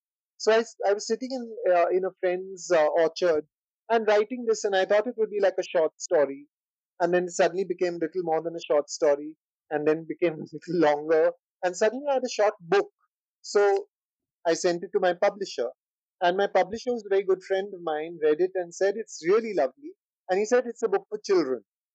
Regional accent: India; I, being Indian, I could ask this question.

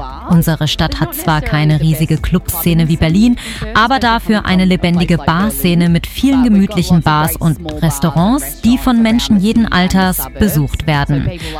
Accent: Australia; Als Australier gibt man alles einen Namen.

